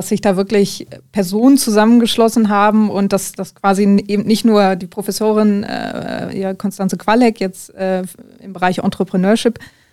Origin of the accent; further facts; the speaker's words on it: North Rhine-Westphalia, Germany; now in Aachen, Germany; bin 34 und komme gebürtig aus dem Sauerland. Kam dann zum Maschinenbaustudium hier nach Aachen, habe das dann auch zu meiner Wahlheimat gemacht